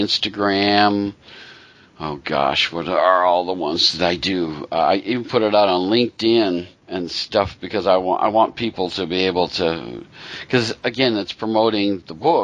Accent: Pennsylvania, United States; You've mentioned my hometown area. That's where I'm from. I'm from a suburb of Scranton originally.

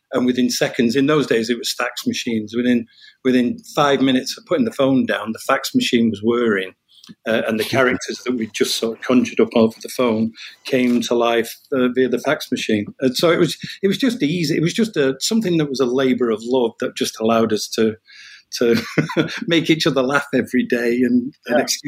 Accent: England, United Kingdom; now in United States; I'm originally from England. I'd been in the States since 89.

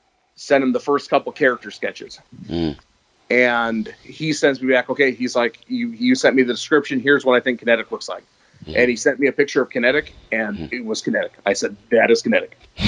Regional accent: Seattle, Washington, United States; I'm from Seattle, he's also from Seattle, so I see him around a ton of conventions around here.

